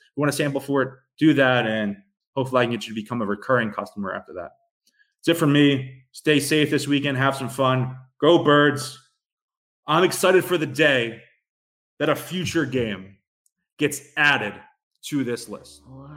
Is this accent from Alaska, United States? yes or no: no; Philadelphia, Pennsylvania, United States; a ton of my best friends from growing up in South Philly were there too.